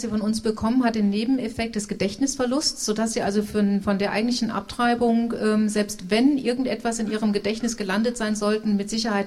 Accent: United States; now in Germany; als Amerikanerin

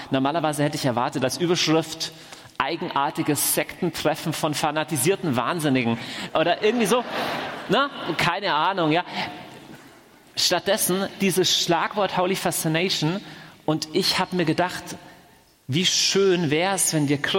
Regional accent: Augsburg, Bavaria, Germany; ich komme aus Augsburg.

